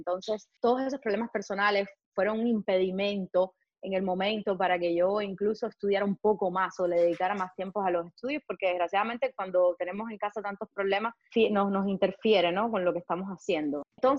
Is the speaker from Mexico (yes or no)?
no; Güira de Melena, Artemisa, Cuba; no quiero estudiar en el campo donde yo vivía, porque yo soy nacida en un campito en Artemisa, en el sur de Artemisa, el pueblito se llama Huila de Melena.